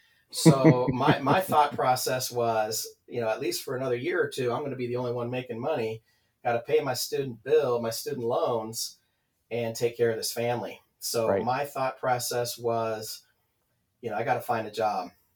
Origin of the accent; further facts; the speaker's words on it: California, United States; fine tune my Spanish skills, which didn't weren't quite where they needed to be when, you know, growing up in California.